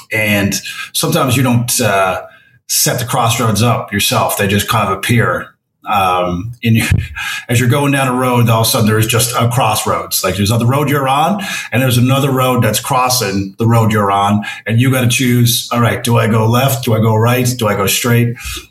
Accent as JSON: {"language": "English", "region": "Newfoundland and Labrador", "country": "Canada", "tie": "born or raised there", "said": "It's going to be promoted and back in my home province and my hometown."}